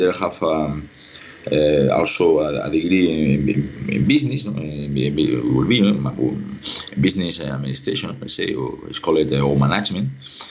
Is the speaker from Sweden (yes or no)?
no; Barcelona, Catalonia, Spain; English is a second language; am a citizen from Barcelona. I was born in Barcelona. And also I was educated in Barcelona, no?